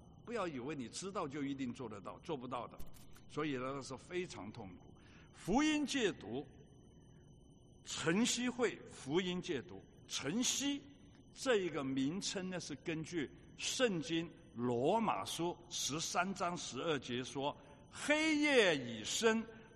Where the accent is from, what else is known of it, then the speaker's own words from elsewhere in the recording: Hong Kong; 我从小生在香港，成长在香港，学坏在香港， 吸毒在香港，犯罪堕落在香港，到最后差点死在香港，可是我也蒙恩得救在香港。